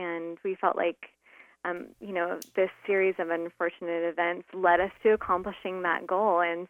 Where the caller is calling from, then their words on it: Naples, Florida, United States; I'm actually up in Naples, I'm the start of the other county.